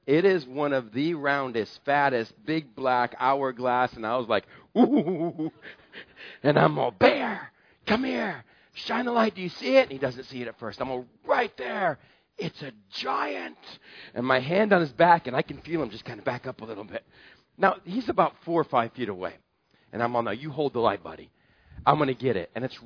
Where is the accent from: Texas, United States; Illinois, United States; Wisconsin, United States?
Texas, United States; now in Southern California, United States; And I'm a Texan, and it's the only form of hunting I do in Southern California.